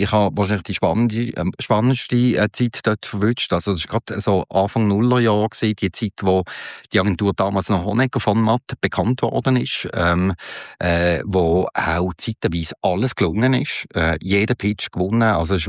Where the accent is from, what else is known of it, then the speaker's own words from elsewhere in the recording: Basel, Basel-Stadt, Switzerland; ich bin in Basel aufgewachsen.